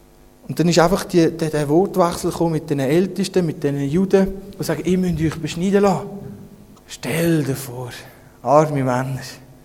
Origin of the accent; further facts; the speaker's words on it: Switzerland; Als Schweizer ist man da fast ein bisschen befremdet.